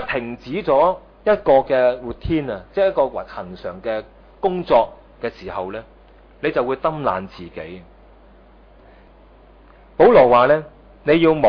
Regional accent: Hong Kong; 所以咧，我哋香港人學信心嘅功課咧，係薄弱啲嘅。

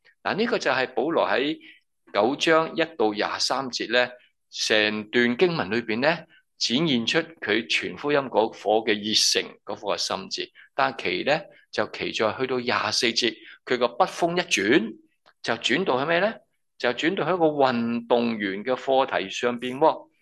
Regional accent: Hong Kong; 所以咧，我哋同啲人讲我哋喺香港嚟噶，乜都担高头话俾人听吓

